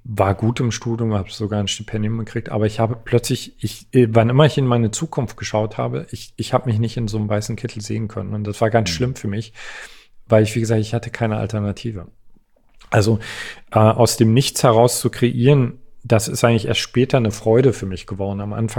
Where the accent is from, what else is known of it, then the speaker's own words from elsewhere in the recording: eastern Germany, Germany; Ich komme aus Ostdeutschland.